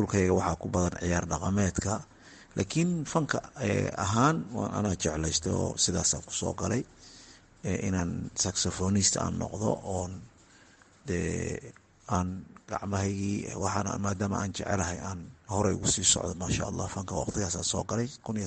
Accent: Qoryooley, Lower Shabelle, Somalia; born there; anigu horta waxaan ku dhashay degmada Qoryooley ee gobolka Shabeellaha Hoose.

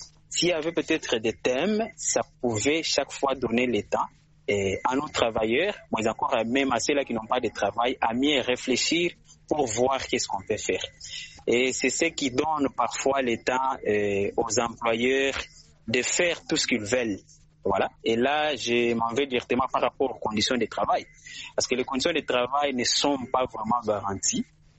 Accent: Lubumbashi, Haut-Katanga, DR Congo; la manière dont cette journée a été célébrée ici chez nous à Lubumbashi.

